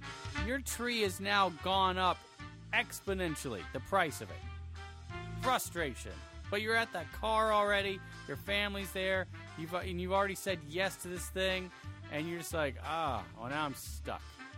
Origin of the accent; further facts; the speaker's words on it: Cedar Grove, United States; And I was like, yeah, I'm from Cedar Grove.